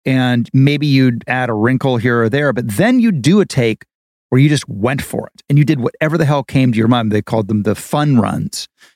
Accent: Dayton, Ohio, United States; Dayton, Ohio. And saw community theater. Went with my parents.

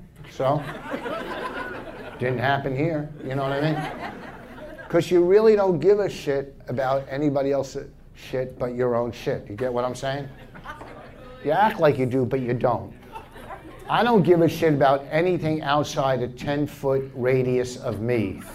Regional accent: New Jersey, United States; I'm from Jersey, and I was in Portland a couple weeks ago.

